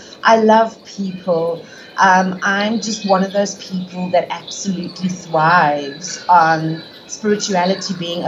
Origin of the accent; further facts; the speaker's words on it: Krugersdorp, Gauteng, South Africa; I'm based in Johannesburg, South Africa. I was born in Krugersdorp, so I've basically been in South Africa all of my life, been running around on this planet for 50 years.